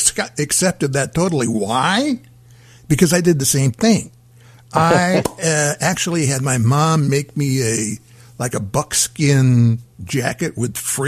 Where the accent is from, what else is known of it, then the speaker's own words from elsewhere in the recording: Midwest, United States; We're both the same age, and I was raised in the Midwest.